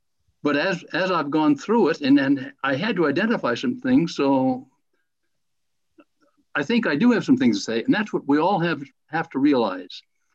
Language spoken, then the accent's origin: English; Fargo, North Dakota, United States; also born or lived in Grandin; After I was born in Grandin, I lived there until I was in about the third grade, and eventually ended up in Fargo, where I went to school and graduated.